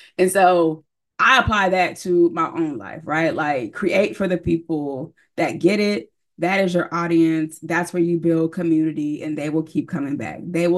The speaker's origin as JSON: {"language": "English", "country": "United States", "said": "the more I travel outside of the country, the more I know just how much of a Black American I am. I'm very American. Like, I'm very Black American."}